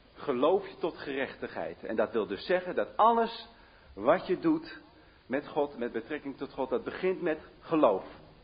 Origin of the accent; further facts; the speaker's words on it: The Hague, South Holland, Netherlands; ik ben zelf een Hagenees. Ik ben geboren in de Jacob van de Doestraat, ik weet niet of je dat kent. En later, mijn jonge jeugd ligt in de Kalkoenstraat, achter de Torenstraat.